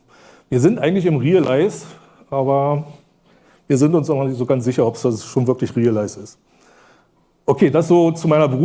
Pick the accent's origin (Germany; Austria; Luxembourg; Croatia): Germany; Brandenburg an der Havel, Brandenburg; Ich komme aus Brandenburg, Brandenburg an der Havel. Es gibt eine Stadt Brandenburg in Brandenburg, die nicht die Hauptstadt von Brandenburg ist. Die Hauptstadt von Brandenburg ist Potsdam. Und ja, da komme ich her, arbeite da schon seit 30 Jahren